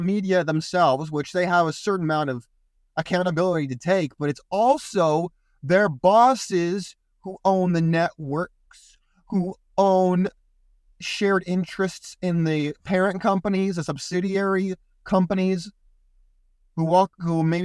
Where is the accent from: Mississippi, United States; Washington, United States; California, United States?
California, United States; I grew up in Silicon Valley.